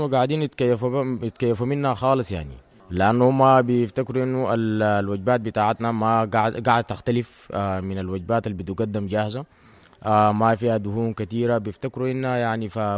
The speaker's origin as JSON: {"language": "Arabic", "region": "Darfur", "country": "Sudan", "said": "لانه في رمضان في دارفور عندنا في دارفور"}